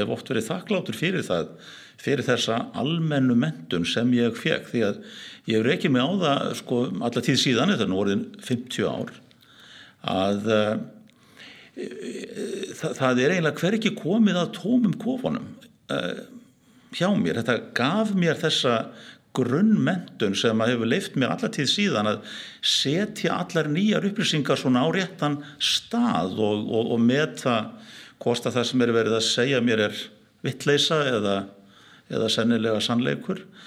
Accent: Reykjavík, Capital Region, Iceland; Jú, ég fæddur og uppalinn í Reykjavík og má segja ólst upp í miðbænum. Ég bjó í bæði vesturbænum en ólst upp mest í Norðumýrinni.

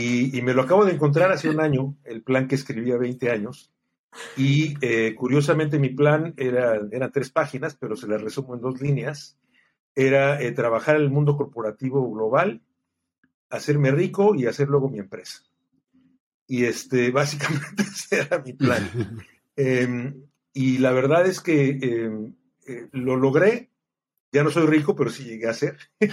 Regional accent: Mexico City, Mexico; born there; yo nací en la Ciudad de México en 1959. Estudié en colegios católicos

